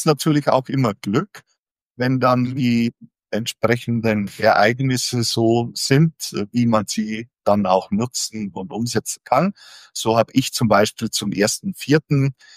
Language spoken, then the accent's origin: German; Bavaria, Germany; now in Kiel, Germany